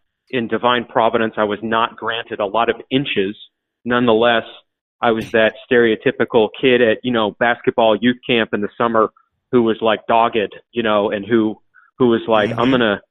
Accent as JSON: {"language": "English", "region": "Maine", "country": "United States", "tie": "born or raised there", "said": "These weren't men, you know, I knew about growing up in Maine."}